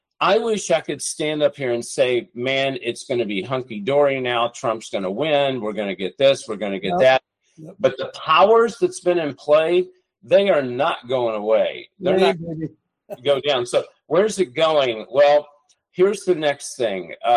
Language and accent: English; Hollywood, California, United States; that's a big thing because I'm from Hollywood.